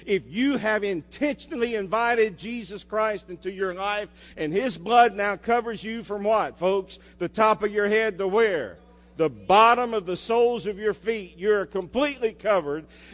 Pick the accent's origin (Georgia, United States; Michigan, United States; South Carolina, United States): Georgia, United States; I will never forget growing up on South Cobb Drive, right behind WFOM radio station, we had a creek that ran by.